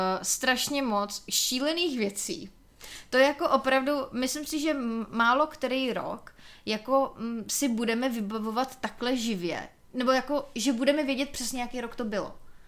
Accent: Sokolov, Karlovy Vary Region, Czechia; Vlastně oba dva jsme z Panenáku ze Sokolova.

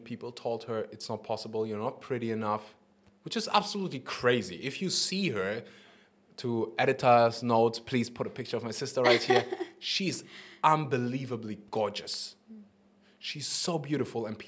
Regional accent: Germany; I grew up in Germany, safe countries.

